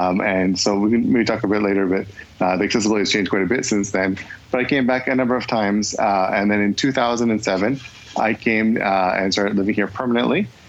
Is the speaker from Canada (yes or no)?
yes; Canada; now in Japan; Yeah, so I grew up in Canada.